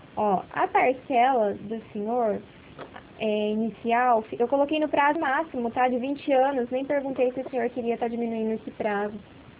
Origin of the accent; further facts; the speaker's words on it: Toledo, Paraná, Brazil; Eu sou aqui de Toledo, Paraná